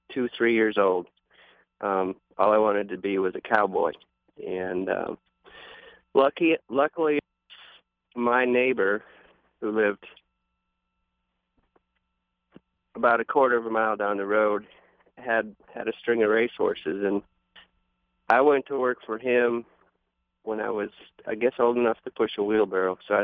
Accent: Worthington, Minnesota, United States; Yeah, well, Worthington is kind of a farming community down in the southwestern corner of the state of Minnesota.

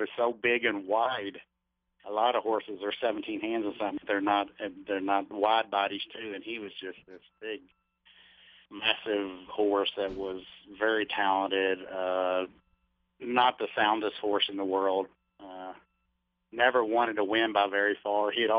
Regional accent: Little Rock, Arkansas, United States; I'm a, you know, a country boy, but I grew up in Little Rock. I was a city boy.

